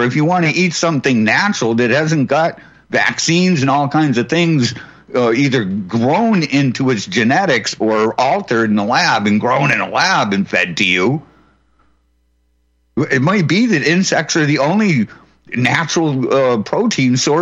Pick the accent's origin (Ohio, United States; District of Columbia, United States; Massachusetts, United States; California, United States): Massachusetts, United States; I'm from the Commonwealth of Taxachusetts